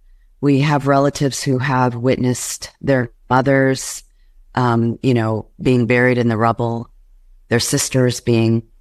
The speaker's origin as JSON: {"language": "English", "town": "Gaza", "region": "Gaza Strip", "country": "Palestine", "lives_now": "United States", "said": "my two daughters, they're Palestinian, we're from Gaza, but they were born in Houston, Texas."}